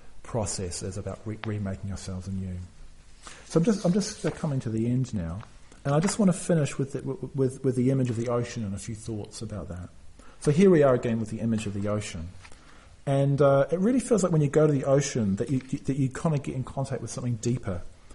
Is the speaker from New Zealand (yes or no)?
yes; North Island, New Zealand; I'm from New Zealand. And everywhere in New Zealand is near the ocean, pretty much. Not too far away. And where I grew up in the north of the North Island of New Zealand.